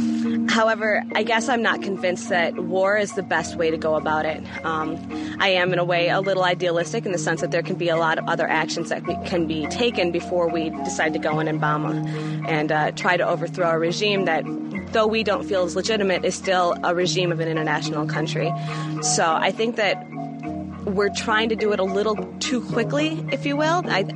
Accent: Grand Rapids, Michigan, United States; I am from Grand Rapids, Michigan.

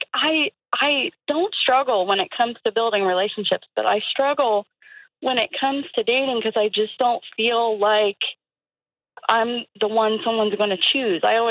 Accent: Columbus, Ohio, United States; Columbus. I still live where I grew up, in the same town.

